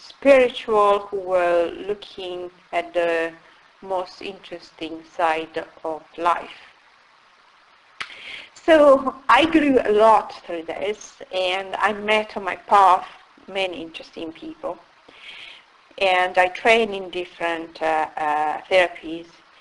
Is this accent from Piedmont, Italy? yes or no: yes; Turin, Piedmont, Italy; English is a second language; I'm originally from Italy, from the north of Italy, precisely from Turin.